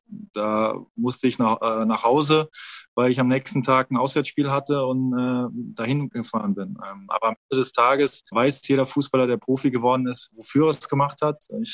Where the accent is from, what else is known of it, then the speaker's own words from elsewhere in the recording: Saarland, Germany; Ich komme aus dem Saarland, ich trinke auch gerne mal ein, zwei, drei Bier.